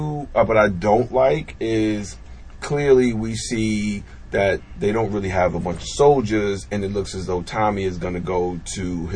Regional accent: Brooklyn, New York, United States; Cause you know, I'm a nigga from Brooklyn.

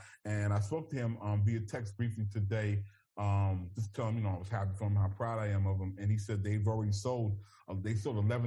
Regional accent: California, United States; I mean, I wouldn't know because I'm from California

